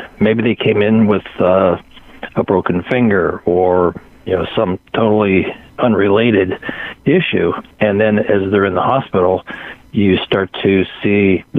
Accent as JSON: {"language": "English", "town": "Pittsburgh", "region": "Pennsylvania", "country": "United States", "said": "I'm from Pittsburgh, and so I just saw where UPMC is saying"}